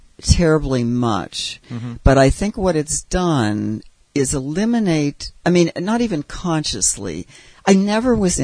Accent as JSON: {"language": "English", "town": "Pittsburgh", "region": "Pennsylvania", "country": "United States", "tie": "born or raised there", "said": "And then I think early on in school, I grew up in Pittsburgh."}